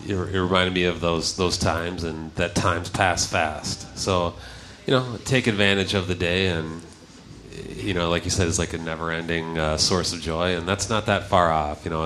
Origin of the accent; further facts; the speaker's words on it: Midwest, United States; Tell them I'm from the Midwest